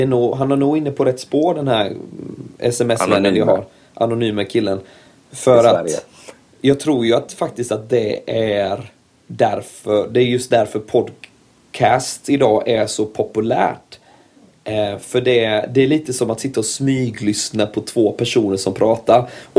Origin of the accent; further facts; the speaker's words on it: Huskvarna, Jönköping County, Sweden; hur jag växte upp i Huskvarna-trakten